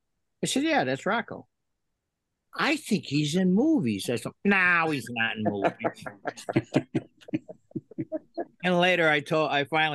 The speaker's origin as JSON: {"language": "English", "town": "Pittsfield", "region": "Massachusetts", "country": "United States", "tie": "born or raised there", "said": "You brought up something that I grew up here in Pittsfield, and there was a variety store on every corner."}